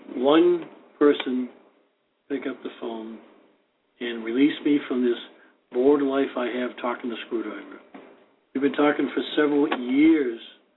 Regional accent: Boston, Massachusetts, United States; I'm from South Boston, born and raised and all that.

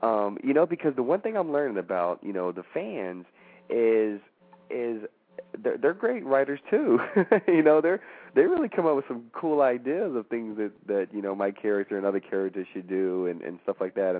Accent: Hope, Arkansas, United States; also born or lived in Louisiana / Georgia; I was born in Louisiana. And then at 9, my mother moved to Arkansas, in Hope, Arkansas. And I lived there till I was 17 years old, my junior year of high school.

